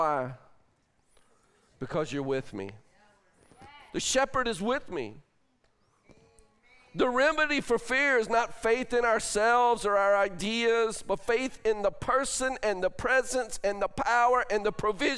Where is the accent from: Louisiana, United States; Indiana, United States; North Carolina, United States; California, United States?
North Carolina, United States; I'm sorry, I'm from North Carolina. I can't help it.